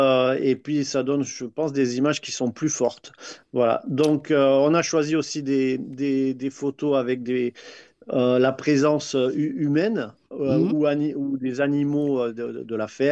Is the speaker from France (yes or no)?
yes; Alès, Occitanie, France; moi, c'est vrai que je suis un Cévenol, puisque je suis né à Alès et je suis resté à Alès jusqu'à, on va dire, mes études à Montpellier.